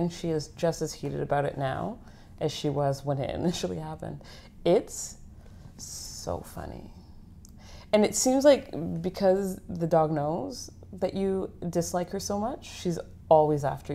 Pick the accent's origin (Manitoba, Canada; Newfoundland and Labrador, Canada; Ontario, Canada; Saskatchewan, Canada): Ontario, Canada; Ottawa; But I was from Ottawa, and Ottawa's like very much like suburbia